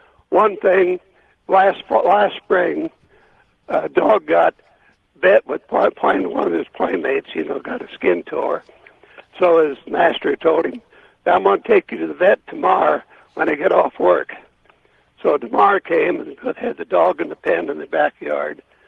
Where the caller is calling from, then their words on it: Omaha, Nebraska, United States; from Omaha, Nebraska.